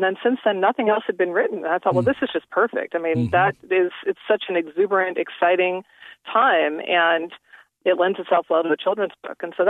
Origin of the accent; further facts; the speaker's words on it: Sacramento, California, United States; I was actually at a gay pride celebration in my hometown here in Sacramento